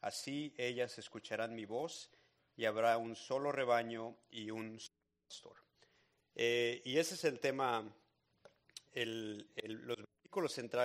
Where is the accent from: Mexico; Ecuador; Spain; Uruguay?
Mexico; Monterrey, Nuevo León; yo vivo en Monterrey, yo crecí en Monterrey toda mi vida, que es una ciudad en el norte de México. Y pues es una ciudad como cualquier otra en Latinoamérica, tenemos metro, tenemos tráfico, delincuencia, todo.